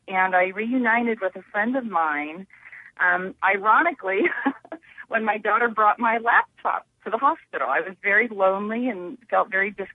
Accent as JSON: {"language": "English", "region": "Ohio", "country": "United States", "tie": "born or raised there", "said": "And Ohio is my home state. I was born and raised here."}